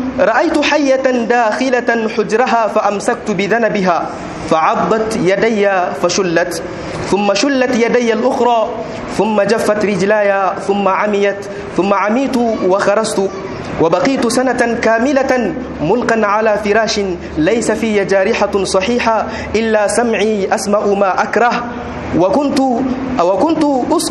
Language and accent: Arabic; Niger